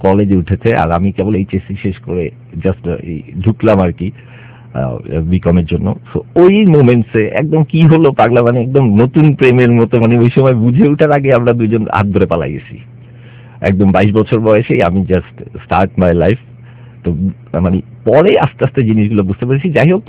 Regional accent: Chittagong, Chittagong Division, Bangladesh; আমার বড় হওয়ার অংশটা লালখান বাজারে জন্ম হলো, বড় হয়েছি একটা টাইমে গিয়ে হালিশহর নামক একটা এলাকাতে চিটাং এ, যেখানে কলোনি।

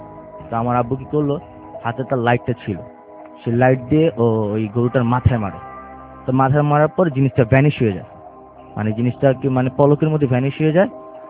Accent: Chittagong, Chittagong Division, Bangladesh; also born or lived in Comilla; now in Dhaka, Bangladesh; তা আমরা ছোট থেকে চট্টগ্রামে বড় হয়েছি

